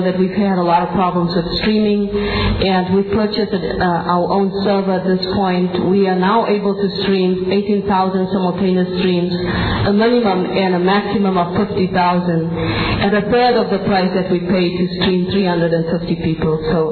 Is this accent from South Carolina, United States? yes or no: no; Long Beach, California, United States; welcome to Long Beach. You are in my hometown.